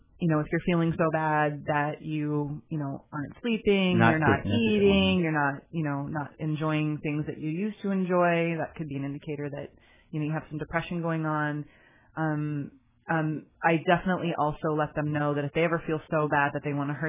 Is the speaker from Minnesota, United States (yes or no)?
no; San Diego, California, United States; And I grew up in San Diego and live near Tijuana